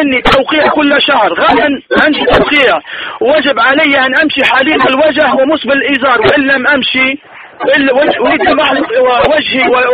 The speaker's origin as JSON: {"language": "Arabic", "country": "Libya", "said": "ابي استفتيك، انا من ليبيا."}